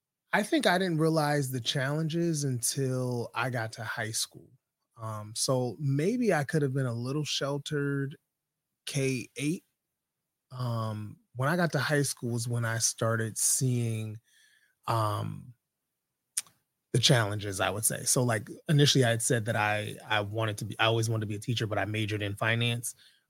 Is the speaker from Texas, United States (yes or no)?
no; Hamden, Connecticut, United States; also born or lived in New Haven; So I was born in New Haven. So I lived in the Hill briefly, maybe till like first, second grade. And then we moved to Hamden, and I spent most of my, all of my, you know, K-12 years in Hamden schools.